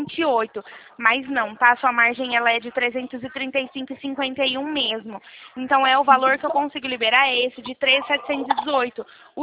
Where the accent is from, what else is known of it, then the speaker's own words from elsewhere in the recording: Leme, São Paulo, Brazil; Como eu já sou aqui da cidade de Leme